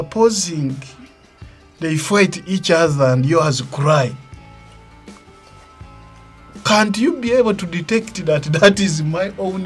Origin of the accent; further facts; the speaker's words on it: Chamatende, Uganda; now in Kampala, Uganda; But I'm here in Kampala. And I cannot even introduce myself to people and tell them, you see, I'm a man from Chamatende. Because they don't know.